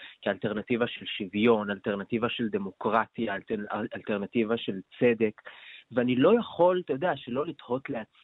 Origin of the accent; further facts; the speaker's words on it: Nof HaGalil, Northern District, Israel; also born or lived in Nazareth; now in Tel Aviv, Israel; נכון, נולדתי בנצרת, גדלתי בנצרת עילית, והיום אני גר בתל אביב.